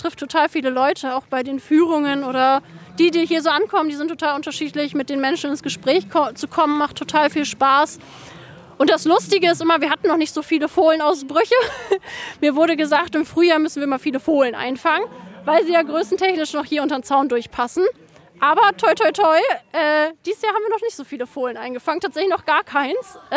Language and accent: German; Berlin, Germany; Ich komme aus Berlin.